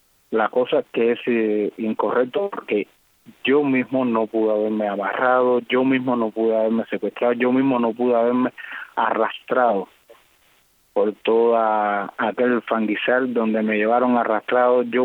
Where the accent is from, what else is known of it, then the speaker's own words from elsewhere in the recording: Cuba; soy periodista independiente de Cuba.